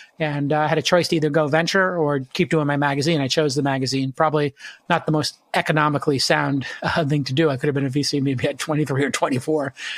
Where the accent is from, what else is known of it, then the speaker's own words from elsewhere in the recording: Brooklyn, New York, United States; Well, what happened was I grew up in Brooklyn. My dad owned a bar and was a bartender.